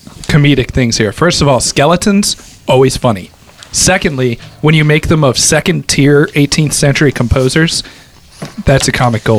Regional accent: Midwest, United States; Okay, I'm from the Midwest.

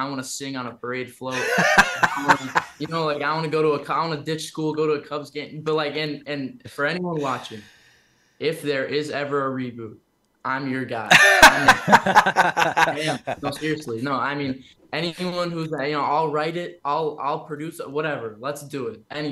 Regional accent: Chicago, Illinois, United States; Like I'm from Chicago.

